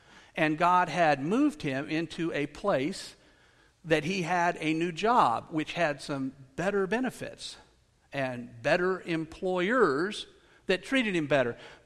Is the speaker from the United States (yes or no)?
yes; United States; I mean, we grew up in America. We all knew that.